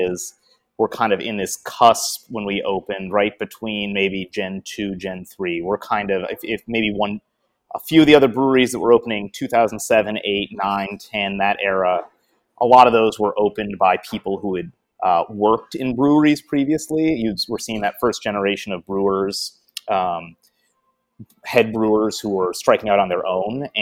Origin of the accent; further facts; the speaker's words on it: Detroit, Michigan, United States; moved away as an adult; now in Portland, United States; I am from Detroit. Yeah, but I have not lived in Michigan for about 20 years now. I moved to Portland in 2007, looking to get a start in the craft beer industry.